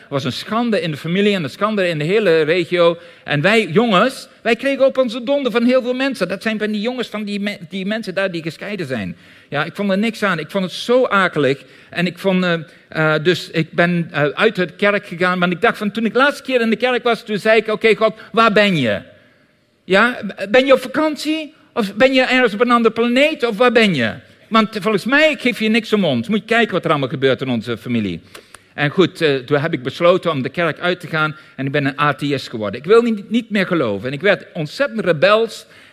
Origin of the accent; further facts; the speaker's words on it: Netherlands; also born or lived in Australia; Ik ben eindelijk in Australië. Daar ben ik geboren, van Nederlandse ouders. 8 jaar oud besloten mijn ouders terug naar Nederland te gaan. Ik was de middelste van 3 jongens.